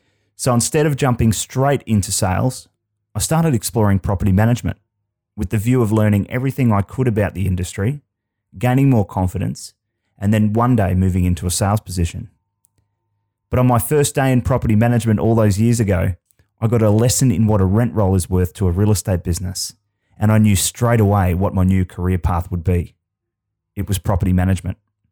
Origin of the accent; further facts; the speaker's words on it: Brisbane, Queensland, Australia; also born or lived in Melbourne; I moved back to my hometown of Brisbane from Melbourne, the so-called music capital of Australia at the time. And at the ripe old age of 21